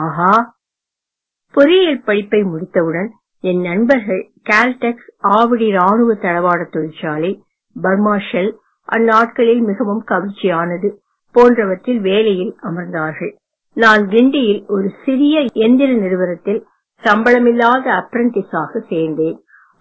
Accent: Sembanarkoil, Tamil Nadu, India; born there; also born or lived in Thanjavur; நான் என் அம்மா ஊராகிய செம்பனார் கோவிலில் பிறந்தேன்.

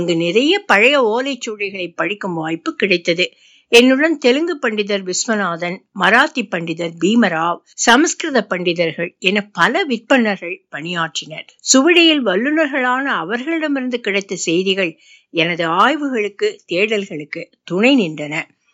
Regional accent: Perumangalam, Tamil Nadu, India; குடவாயில் கோட்டம் என்று சங்க இலக்கியத்தில் குறிப்பிடப்படும் தற்போதைய குடவாசலுக்கு அருகே உள்ள பெருமங்கலம் என்ற கிராமத்தில் பிறந்தேன்.

